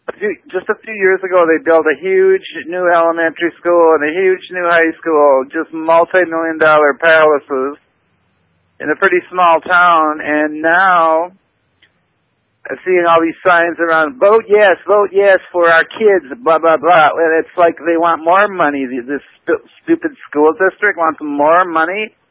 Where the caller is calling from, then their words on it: Minnesota, United States; Hi, I'm in Minnesota